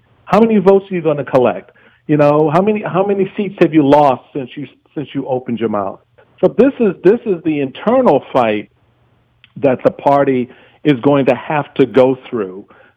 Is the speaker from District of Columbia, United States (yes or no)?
yes; Washington, District of Columbia, United States; moved away as an adult; now in Maryland, United States; as a Republican growing up in Washington, D.C., as a Republican who moved into Maryland in 1986.